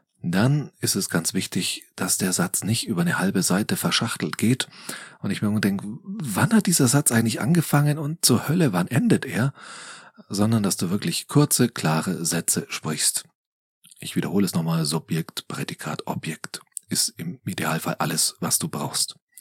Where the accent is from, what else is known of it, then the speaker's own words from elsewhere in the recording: Nuremberg, Bavaria, Germany; nur weil du einen Vortrag in meiner Heimatstadt Nürnberg hältst